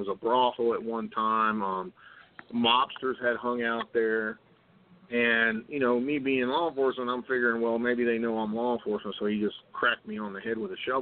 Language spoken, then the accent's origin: English; New Mexico, United States; also born or lived in West Virginia; I actually grew up in, I was born here in West Virginia, and then my mom was remarried, and I grew up in New Mexico.